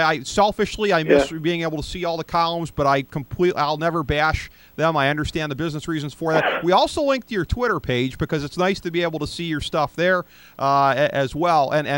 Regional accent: Cleveland, Ohio, United States; I'm from Cleveland. I watched games in the old dog pound where we were there for football

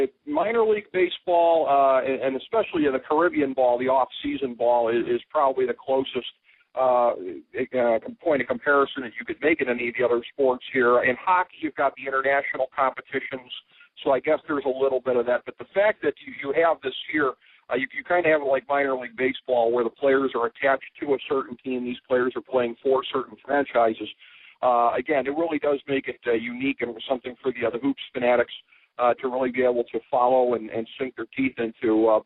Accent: Cleveland, Ohio, United States; that one example being my hometown Cleveland Cavaliers

